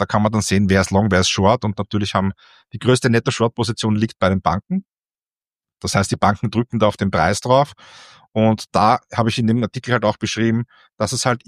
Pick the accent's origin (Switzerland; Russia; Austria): Austria; Bei uns in Österreich